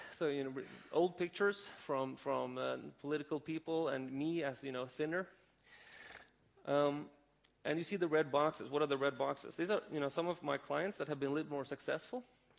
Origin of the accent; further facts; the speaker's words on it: Lund, Skåne, Sweden; This is just from my hometown in Lund.